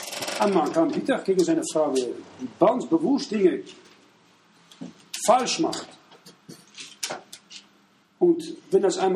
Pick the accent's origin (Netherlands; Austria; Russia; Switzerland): Netherlands; Amsterdam, North Holland; German is a second language; weit weg von Amsterdam, wo ich aufgewachsen bin